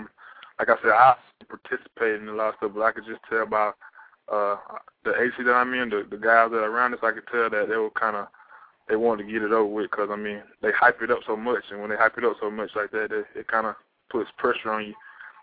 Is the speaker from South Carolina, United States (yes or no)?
yes; South Carolina, United States; because he's from my hometown also. So, he's from South Carolina, so we're pretty close.